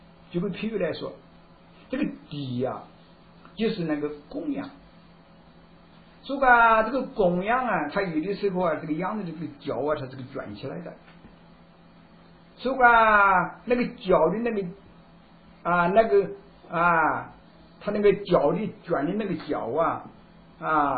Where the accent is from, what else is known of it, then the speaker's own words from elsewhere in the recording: China; 我们中国人说啊，叫逐鹿，这个鹿啊，就是树林里面的那个鹿啊。